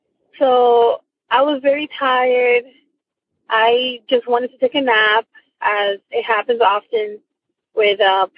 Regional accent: Miami, Florida, United States; I am from Miami, Florida.

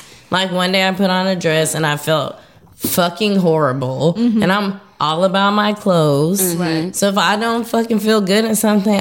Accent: the South, United States; I'm from the South. Like, there's no way I was going to live in my mom's house walking around in boy clothes.

